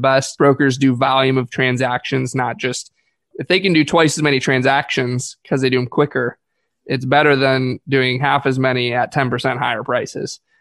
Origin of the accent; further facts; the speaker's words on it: Michigan, United States; And it's in my hometown in Michigan. I know the area super well.